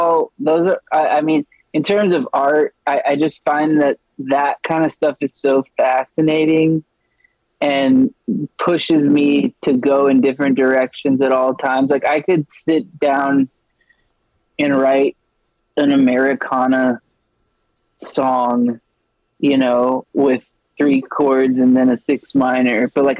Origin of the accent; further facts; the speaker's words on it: Dallas, Texas, United States; So I was raised in every month we would go to Fort Worth to go to the museum. I'm from Dallas.